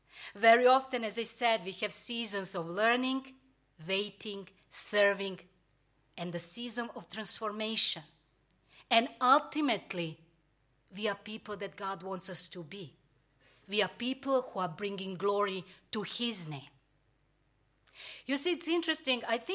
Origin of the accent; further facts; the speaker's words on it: Serbia; now in United Kingdom; I could now sit and ask and think why this call came after 21 years since we came from Serbia to UK.